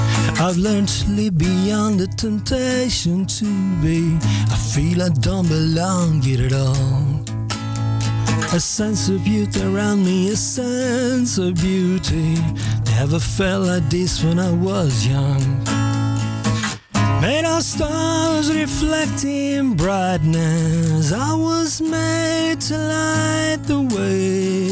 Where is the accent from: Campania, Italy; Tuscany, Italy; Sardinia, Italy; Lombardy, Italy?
Tuscany, Italy; Florence; e un po' siamo così fiorentini e sì, anch'io sono abbastanza irriverente